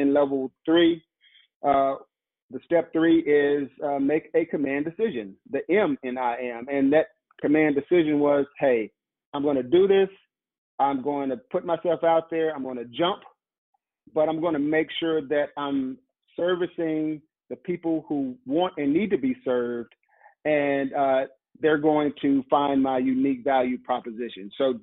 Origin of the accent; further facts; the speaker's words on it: Lake Village, Arkansas, United States; I'm from Lake Village, Arkansas. Most people don't know about that area of the country. So I wanted to highlight my hometown.